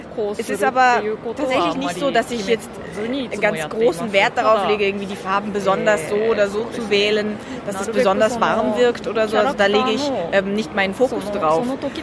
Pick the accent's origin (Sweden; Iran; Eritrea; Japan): Japan; habe das mit meinem künstlerischen Bewusstsein als Japanerin ein bisschen kombiniert